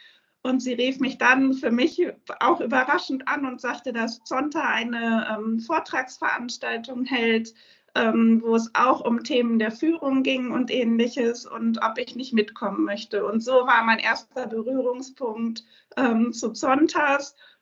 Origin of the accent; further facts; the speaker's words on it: Hannover, Lower Saxony, Germany; also born or lived in Mettmann; Ich bin 48 Jahre alt, bin aufgewachsen in Hannover und in Mettmann.